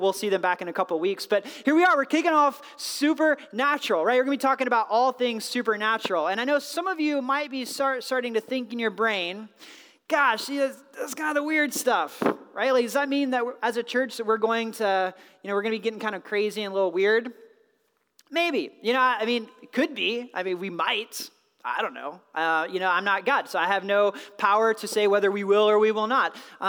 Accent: North Carolina, United States; I had just moved from North Carolina to Wisconsin, and I grew up Southern Baptist in the Bible Belt.

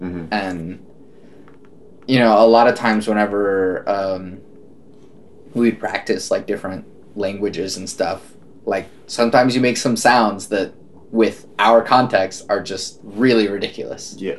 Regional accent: Oklahoma, United States; growing up in Oklahoma, I don't really have an accent that I know of.

